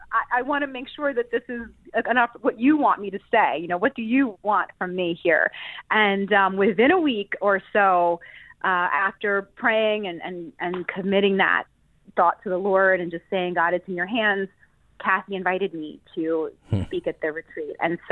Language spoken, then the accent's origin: English; Middletown, New York, United States; born there; Yes, yeah. So I was born in Middletown.